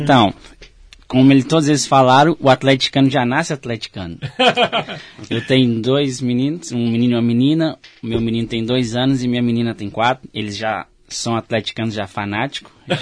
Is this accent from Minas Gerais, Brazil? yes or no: yes; Governador Valadares, Minas Gerais, Brazil; now in Canada; Sou de Governador Valadares.